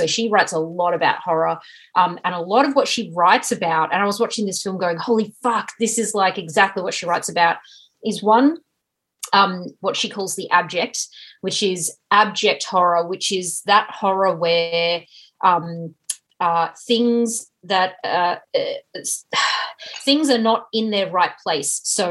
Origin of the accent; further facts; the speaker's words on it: Australia; I honestly think a lot of Aussies will enjoy New Zealand comedy for that reason, because Aussies are very self-deprecating. Our humour is similar.